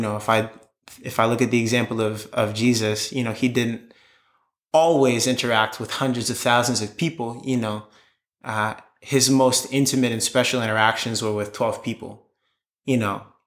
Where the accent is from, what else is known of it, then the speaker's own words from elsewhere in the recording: Takoma Park, Maryland, United States; I'm 23 years old. I'm originally from Tacoma Park, Maryland.